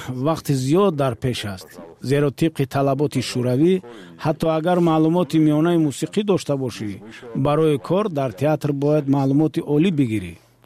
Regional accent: Regar, Districts of Republican Subordination, Tajikistan; also born or lived in Multanabad; حدود 5 سال کودکیم در ملتان‌آباد گذشت و بعدتر به ریگر کوچ بستیم. در تاجیکستان 4 شهری بود

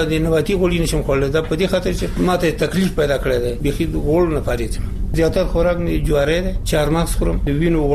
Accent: Nuristan, Afghanistan; now in Kabul, Afghanistan; مونږ د نورستان یو چې دلته فردا بعضې شیان په مونږ ډېر بد لګېږي

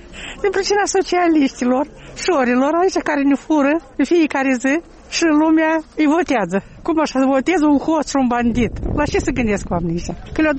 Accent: Moldova; noi suntem moldoveni din talpă și moldoveni am fost tot timpul.

